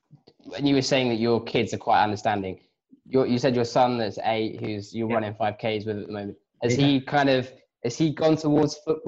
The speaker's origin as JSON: {"language": "English", "town": "Bourne", "region": "East Midlands", "country": "United Kingdom", "said": "because I'm from Bourne, where the BRM factory is."}